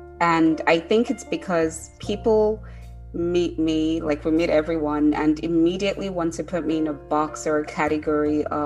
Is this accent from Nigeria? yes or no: yes; Nigeria; now in United States; So I'm originally from Nigeria, Oh, wow. Basically. Yeah. And I live in the New York metro area right now for the last like 15, 16 years or so.